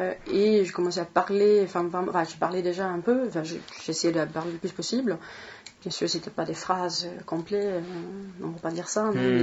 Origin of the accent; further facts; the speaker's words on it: Borlänge, Dalarna County, Sweden; moved away; Je suis née dans un petit village qui s'appelle Borlänge, qui est à peu près à 200 km de Stockholm. Et j'ai ma famille qui vient de Stockholm. Voilà. Après avoir habité là-bas, je suis partie, vers 14 ans, je suis partie sur la côte ouest, à Halmstad